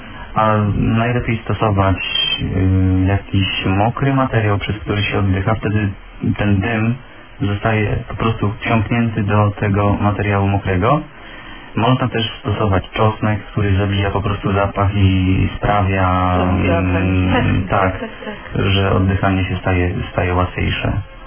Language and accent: Polish; Lubrzko, Lubusz Voivodeship, Poland; Jestem z Lubrzka. Tak, w ogóle. To jest obok Zielonej Góry, pod granicą miejską.